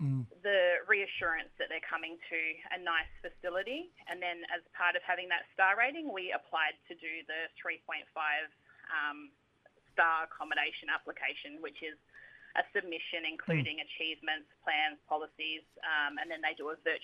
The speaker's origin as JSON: {"language": "English", "region": "Western Australia", "country": "Australia", "lives_now": "Torres Strait, Australia", "said": "I am not from the Torres Straits. I'm actually from Western Australia, and I'm married to a man from Murray Island."}